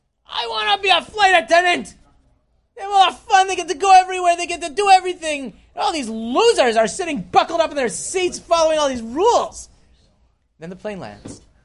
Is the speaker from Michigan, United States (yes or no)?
yes; Detroit, Michigan, United States; I'm not a New Yorker, you may have noticed. Yeah. And they had a certain approach to, shall we say, the non-Jews of the world that I didn't have. You know, growing up in Detroit with the largest Arab population outside of the Middle East